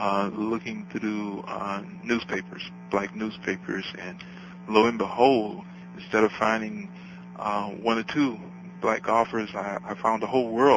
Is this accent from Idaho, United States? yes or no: no; Jacksonville, Florida, United States; My first encounter with African American professional golf was as a youth growing up in the Deep South in Jacksonville, Florida.